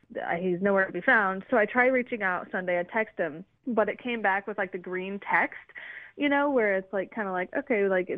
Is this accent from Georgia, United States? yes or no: no; San Diego, California, United States; I'm from San Diego, and I'm a natural Chargers fan.